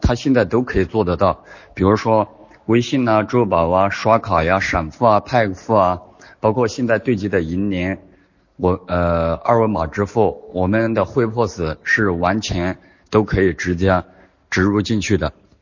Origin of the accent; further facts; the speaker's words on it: Yichang, Hubei, China; 我是来自金河系统的，来自湖北宜昌。